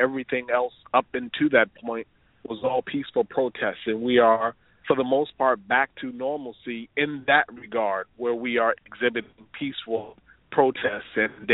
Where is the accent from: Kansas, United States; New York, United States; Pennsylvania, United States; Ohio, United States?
Ohio, United States; also born or lived in Broward County, United States; I was born in South Florida down in Broward County. I moved to Toledo, Ohio, because that's where my father was from. We moved to Columbus, Ohio.